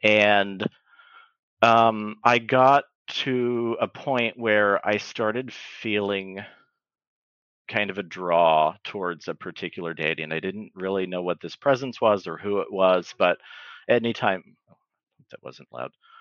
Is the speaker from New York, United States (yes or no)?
no; Indiana, United States; now in California, United States; I was originally from Indiana. I moved to California back in 2017